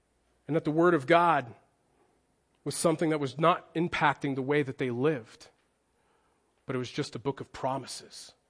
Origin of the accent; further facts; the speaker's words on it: New Jersey, United States; Growing up in New Jersey, I was a part of a church that was a church plant for a time